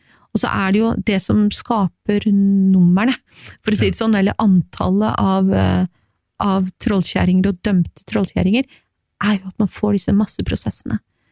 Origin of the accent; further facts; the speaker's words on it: Grimstad, Agder, Norway; jeg kommer fra det som I sin tid het Øst-Agder. Jeg kommer fra Grimstad.